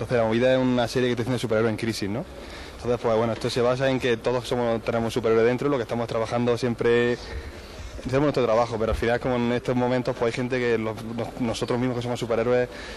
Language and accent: Spanish; Linares, Andalusia, Spain; Sí, yo soy de Linares